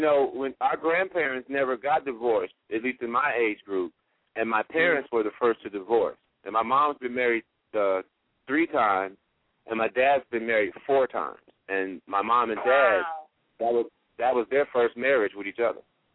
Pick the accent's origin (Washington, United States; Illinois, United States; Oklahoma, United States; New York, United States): Illinois, United States; Joliet; And, brother, if you live in Chicago, I came from Joliet.